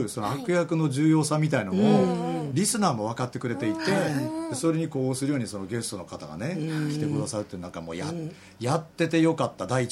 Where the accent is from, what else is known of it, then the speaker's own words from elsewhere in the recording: Tokyo, Japan; あ僕は東京の生まれだよ、